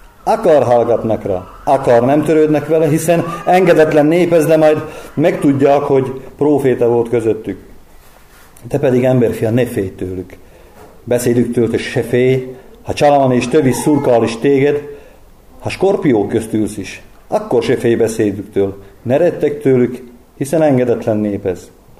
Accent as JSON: {"language": "Hungarian", "town": "Gemer", "region": "Banská Bystrica Region", "country": "Slovakia", "said": "Sajógyömörről, Felvidékről jöttem. 45 éves vagyok."}